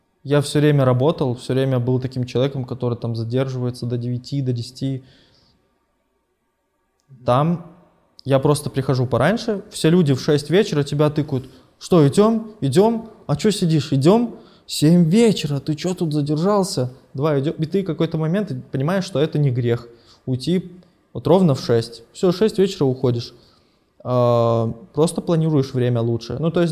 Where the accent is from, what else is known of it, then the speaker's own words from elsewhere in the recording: Minsk, Belarus; moved away as an adult; Я же говорю, грубо говоря, я и прошел из Минска. Для них мой ВНЖ из-за того, что я сильно мало прожил, не значит ничего. Ничего не упрощает обычный парень из Беларуси.